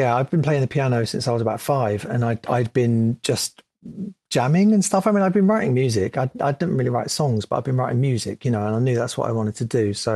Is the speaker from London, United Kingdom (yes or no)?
yes; Bounds Green, London, United Kingdom; I went to school in North London, in Southgate is where I went to school. And because I was raised in Bounds Green, went to school in Southgate. My dad's house was Barnet.